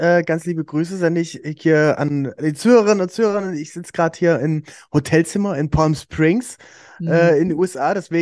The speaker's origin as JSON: {"language": "German", "town": "Aken", "region": "Saxony-Anhalt", "country": "Germany", "also_born_or_lived": "Halle / Leipzig", "lives_now": "United States", "said": "Ich komme eigentlich aus Aachen an der Elbe, ist ein ganz kleines Städtchen bei Dessau in Sachsen-Anhalt und habe dann in Halle studiert, dann lange in Leipzig gewohnt, 6 Jahre lang"}